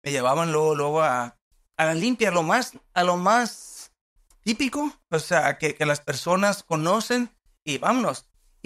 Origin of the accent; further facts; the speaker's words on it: Nayarit, Mexico; soy del estado de Nayarit, ¿verdad? Vengo de una familia de 10 personas, o sea, 10 hermanos y mi papá y mi mamá.